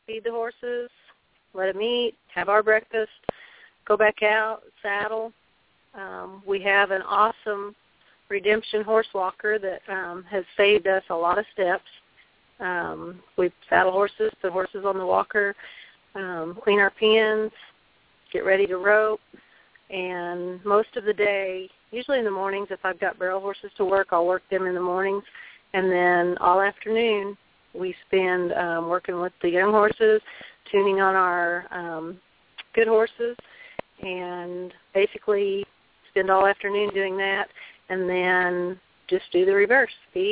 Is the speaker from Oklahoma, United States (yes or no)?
yes; Chickasha, Oklahoma, United States; I was born in Oklahoma. My parents raised us around Chickasha, Oklahoma, and I went to college at Durant